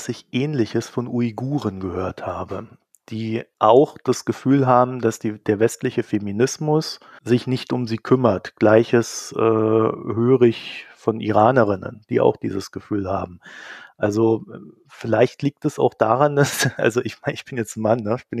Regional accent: East Germany, Germany; ich komme ja aus Ostdeutschland

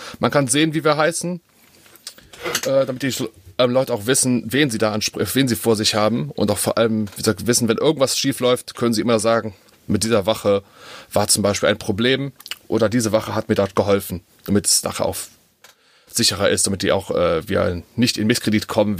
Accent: Dornheim, Germany; Ja, doch, ich bin hier in Dornheim geboren. Bis jetzt, ja, das ist immer so das Alter zu sagen, aber vor 38 Jahren bin ich geboren. Hier in Dornheim

